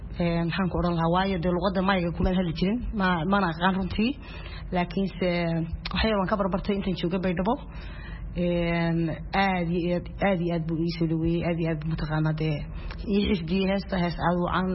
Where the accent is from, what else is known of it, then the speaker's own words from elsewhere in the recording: Norway; also born or lived in Mogadishu, Somalia; waxaan tagay Norway ee Norway ku soo barbaaray ee waxbarashadii iyo noloshii intii badnayd oo horan ku qaatay ee markii dambe waxaan u guuray oo aan u wareegay xagga Canada Canada in muddo ku soo noolaa adigu ku dhawaan 10 sano ee waqtigan haadirkana waxaan isoo wareegay ingiriiska